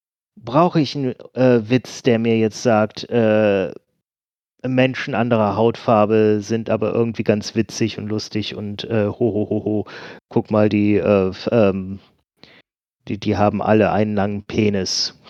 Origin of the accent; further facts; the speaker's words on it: Northern Germany, Germany; ich bin auch aufgewachsen mit in dem Umfeld, wo ich aufgewachsen bin, auf dem norddeutschen Dorf.